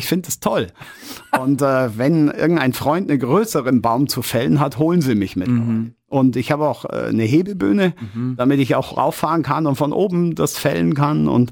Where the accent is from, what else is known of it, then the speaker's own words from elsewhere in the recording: Munich, Bavaria, Germany; born there; Ich bin in München geboren. München, ja. Und so denken viele, hey, das ist kein echter Bayer. na, so ist nett, aber du merkst es, ich habe nicht den klassischen Slang drauf.